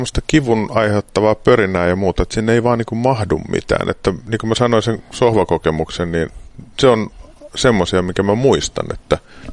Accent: Vantaa, Uusimaa, Finland; Mä synnyin Helsingin maalaiskunnassa, joka tunnetaan nykyisin Vantaan kaupunkina. Ja siellä Mikkolan puiston vieressä oli vuokrattu omakotitalo, niin sinne mut tuotiin Helsingistä jostakin synnytyslaitokselta.

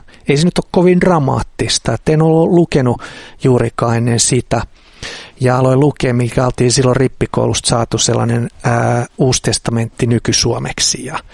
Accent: Helsinki, Uusimaa, Finland; mä kasvoin ihan Helsingissä.

